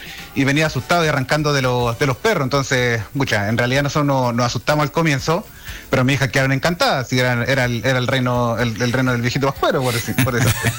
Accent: Santiago, Santiago Metropolitan Region, Chile; now in Puyehue, Chile; Resulta que nosotros somos de Santiago, venimos hace 3 años viviendo acá en la comuna de Puyehue, ¿ya? Y claro, nosotros vivimos en el lado del campo, a la orilla del río Pilmaiquén

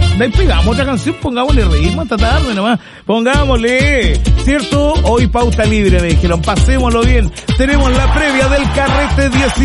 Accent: Chile; pero que estamos felices, somos chilenos.

